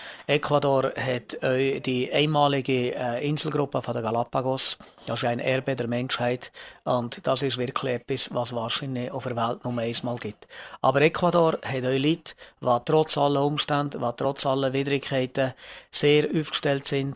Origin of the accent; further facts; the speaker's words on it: Switzerland; wir als Schweizer